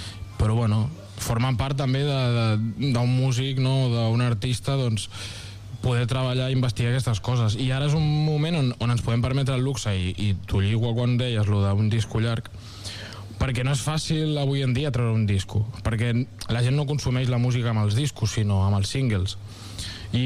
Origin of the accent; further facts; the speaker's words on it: Valls, Catalonia, Spain; I hem fet una calçotada perquè, com som de Valls